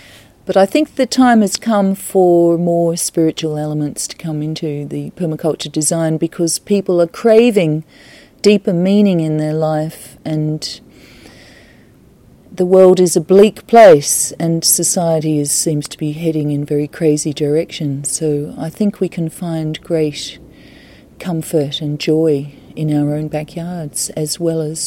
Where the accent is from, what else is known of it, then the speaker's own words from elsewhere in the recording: Australia; now in Ireland; I come from Australia. I'm also living part of the time in Ireland and I hope to be moving there in 2015.